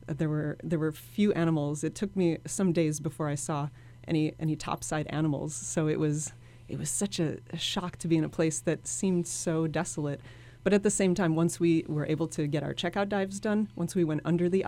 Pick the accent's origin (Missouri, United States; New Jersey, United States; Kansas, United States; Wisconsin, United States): Wisconsin, United States; And indeed, the temperatures I experienced in Antarctica were comparable to the things I grew up with in Wisconsin.